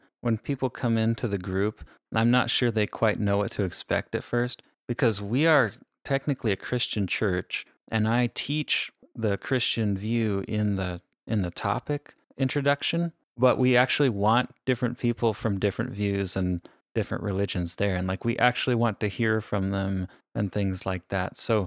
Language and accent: English; United States; growing up in America